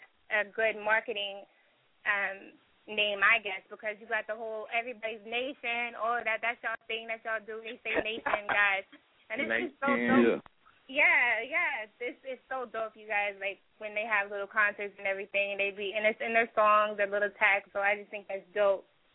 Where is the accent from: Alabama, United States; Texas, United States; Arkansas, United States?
Texas, United States; Killeen; Like I said, I'm from Killeen.